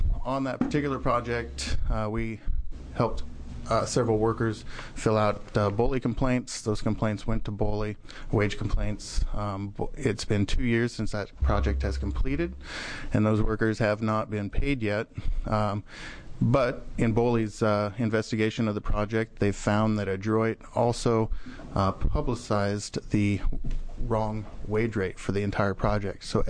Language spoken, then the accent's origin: English; Springfield, Oregon, United States; Again, I am from Springfield, Oregon.